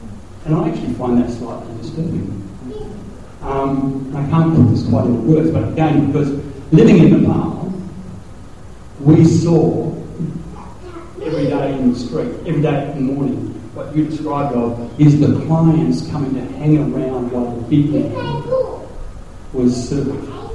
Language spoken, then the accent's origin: English; Australia; being Australian, being 21st century people